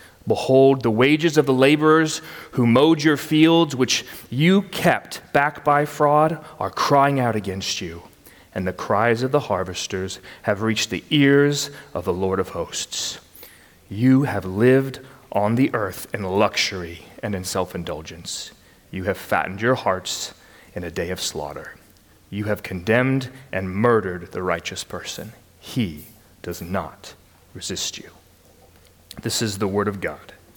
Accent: Louisville, Kentucky, United States; So I came from Louisville. We had a lot more tornadoes than I think you do here.

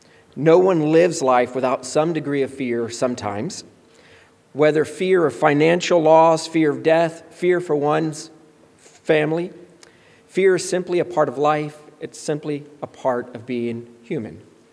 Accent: Florida, United States; Now, you have to understand, growing up in Florida, I thought I was at the beach all the time.

